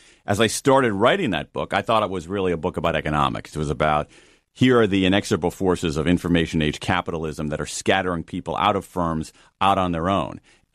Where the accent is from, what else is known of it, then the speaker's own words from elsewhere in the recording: Midwest, United States; because I'm a kid from the Midwest and that's not going to be any kind of economic security.